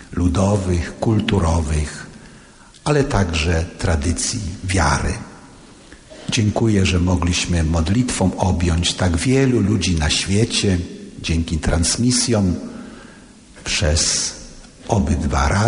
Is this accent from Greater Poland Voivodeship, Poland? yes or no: yes; Pleszew, Greater Poland Voivodeship, Poland; bo się urodziłem w Pleszewie, w szpitalu sióstr służebniczek. Tutaj odbyłem wszystkie edukacje do momentu seminarium